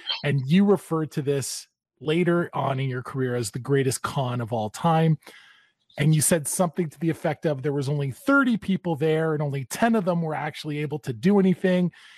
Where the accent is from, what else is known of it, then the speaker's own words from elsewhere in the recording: Toronto, Ontario, Canada; We're based in Toronto. I'm a Toronto boy.